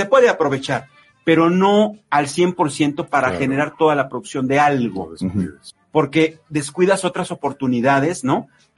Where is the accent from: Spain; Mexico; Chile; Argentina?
Mexico; que abramos los ojos como mexicanos